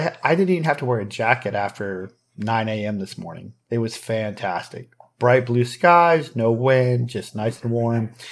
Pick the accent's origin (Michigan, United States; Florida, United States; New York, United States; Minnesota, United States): Michigan, United States; I'm from Michigan. You know, I spent a ton of time sledding and building igloos and snow skiing and snowmobiling and four wheeling.